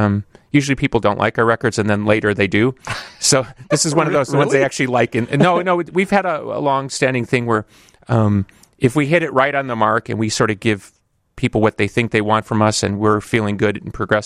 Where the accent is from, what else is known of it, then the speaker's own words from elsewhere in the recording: Chicago, Illinois, United States; Look, I grew up in Chicago.